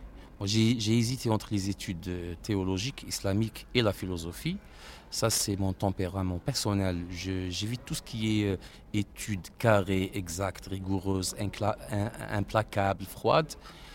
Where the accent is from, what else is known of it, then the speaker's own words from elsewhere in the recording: Algiers, Algiers Province, Algeria; Mais on est venu très très tôt à Alger. Et c'est la ville de mon enfance, de ma jeunesse. C'est là où j'ai grandi, c'est là où j'ai fait mes études.